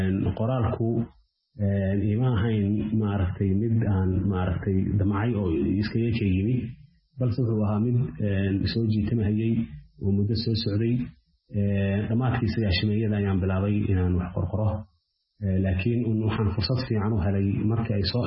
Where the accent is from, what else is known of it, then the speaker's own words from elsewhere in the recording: Bosaso, Bari, Somalia; moved away as an adult; also born or lived in Mogadishu / Sudan; anigu waxaan ku dhashay Muqdisho bilowgii 80-meeyadii waxaan dugsi hoose dhexe ee saraba aan ku bartay magaalada Boosaaso dabadeed waxaan aaday dalka Suudaan